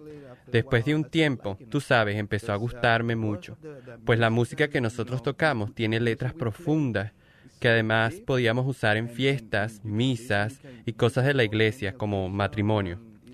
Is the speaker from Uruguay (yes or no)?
no; Cuba; Yo siempre digo que soy un cubano con traje de mariachi.